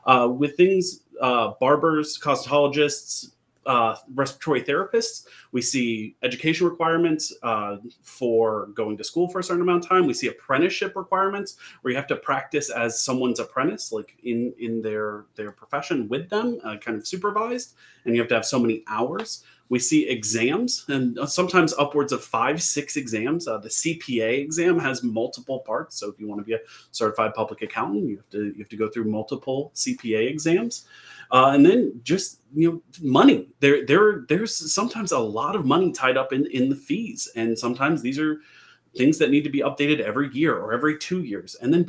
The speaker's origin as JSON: {"language": "English", "region": "Alabama", "country": "United States", "lives_now": "West Virginia, United States", "said": "She moved with me to West Virginia. We're originally both from Alabama."}